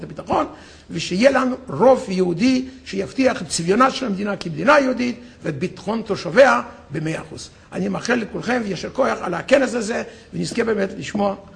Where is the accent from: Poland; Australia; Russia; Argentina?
Poland; Hebrew is a second language; אני מפולין, בפולין, במערב פולין, שלזיה, זה היה אזור מיושב על ידי הגרמנים